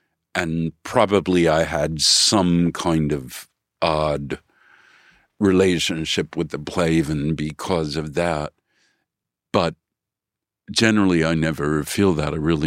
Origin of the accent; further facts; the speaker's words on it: Chicago, Illinois, United States; But I was very happy in Chicago.